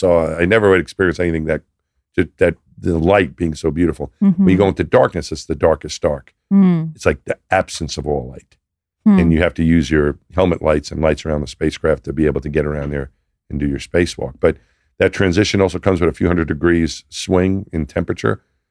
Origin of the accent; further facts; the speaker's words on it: New York, United States; I thought of myself more as a New Yorker. You know, the region maybe. I'm from New York. That's where I'm from.